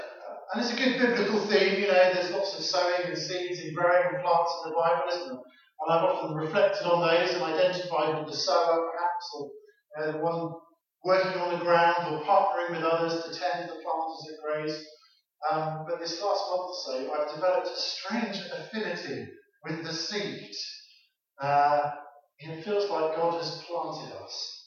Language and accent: English; Stamford, East Midlands, United Kingdom; So I grew up in Stamford. I went back home there to move on for a bit.